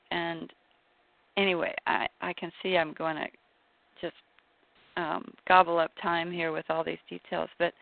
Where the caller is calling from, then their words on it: South Korea; I'm calling from Korea.